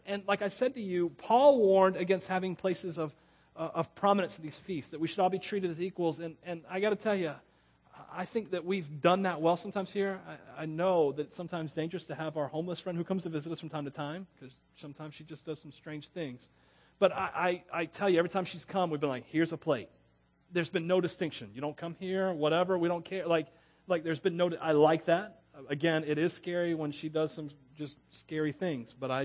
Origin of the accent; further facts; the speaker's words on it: Florida, United States; I'm from Florida. I love the beach.